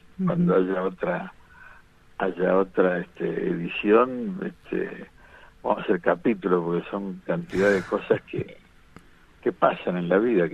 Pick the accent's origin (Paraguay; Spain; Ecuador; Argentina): Argentina; Buenos Aires; also born or lived in Italy; hay montones de situaciones desde que nací, que yo estaba en Italia